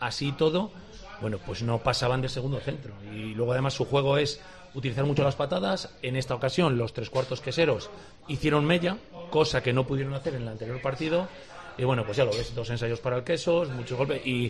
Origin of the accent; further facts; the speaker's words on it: Valladolid, Castile and León, Spain; yo como vallisoletano y como aficionado de Valladolid